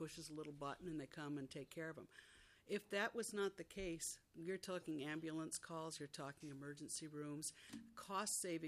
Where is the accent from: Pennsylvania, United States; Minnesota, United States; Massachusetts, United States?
Minnesota, United States; Rochester; My son, I'm from Rochester, Minnesota, and there was nothing for him in Rochester